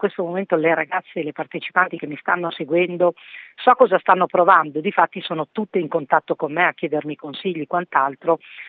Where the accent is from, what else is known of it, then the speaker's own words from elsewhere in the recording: Salsomaggiore, Emilia-Romagna, Italy; io vengo da Salso Maggiore, nasco dentro Miss Italia e a suo tempo ho partecipato.